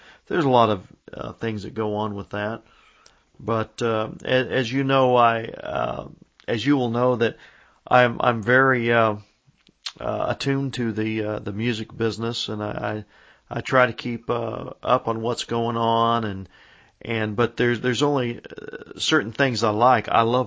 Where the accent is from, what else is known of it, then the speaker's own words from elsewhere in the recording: Midwest, United States; now in South Florida, United States; I was raised in the Midwest, but I've lived now in South Florida for many years now, and I almost consider myself a cracker.